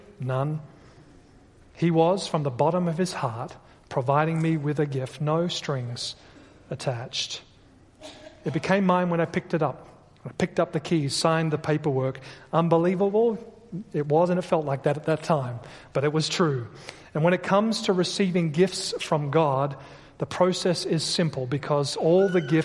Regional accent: Australia; moved away as an adult

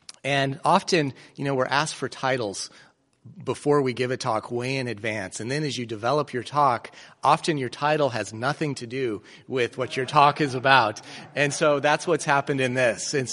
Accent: Colorado, United States; as I said. I grew up in Colorado and went to Union College in Nebraska for undergraduate

